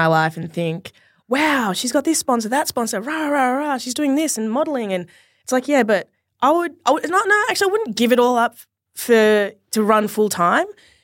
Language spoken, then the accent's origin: English; Australia; accent: Aussie; Because I'm speaking to you and like, I've got my Aussie accent.